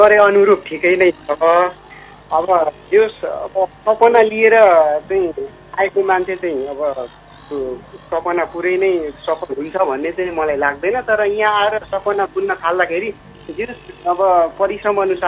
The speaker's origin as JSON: {"language": "Nepali", "town": "Bhojpur", "region": "Koshi Province", "country": "Nepal", "tie": "born or raised there", "lives_now": "South Korea", "said": "हजुर मेरो घर यता नेपालमा पूर्व भोजपुर हो"}